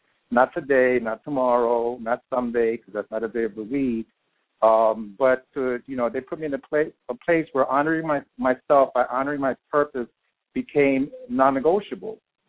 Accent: New York City, New York, United States; I live in New York City. I'm a child of immigrants from the Dominican Republic. I was raised in Washington Heights, where I have chosen to remain after I completed my academic studies.

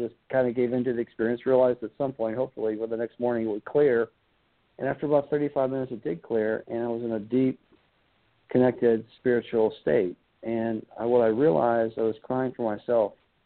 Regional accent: Erie, Pennsylvania, United States; I grew up in Erie, Pennsylvania, to a blue-collar family

